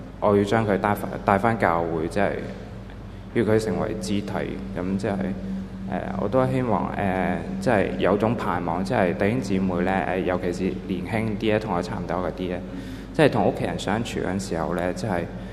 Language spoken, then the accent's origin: Cantonese; Shenzhen, Guangdong, China; 我是来自深圳